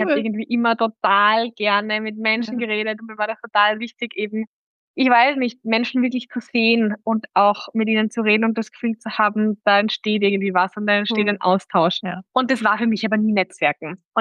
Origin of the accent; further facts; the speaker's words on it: Styria, Austria; now in Vienna, Austria; Genau, ich bin aus der Steiermark und bin dann nach Wien gezogen